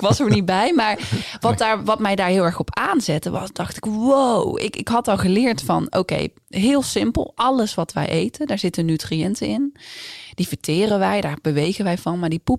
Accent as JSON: {"language": "Dutch", "region": "North Brabant", "country": "Netherlands", "said": "En ik kom uit Brabant, ik heb mijn oma en opa zijn wel van boerenafkomst"}